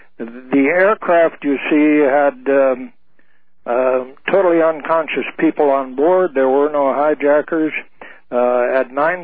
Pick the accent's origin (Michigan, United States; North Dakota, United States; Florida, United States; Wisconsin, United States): North Dakota, United States; this is my home state of North Dakota.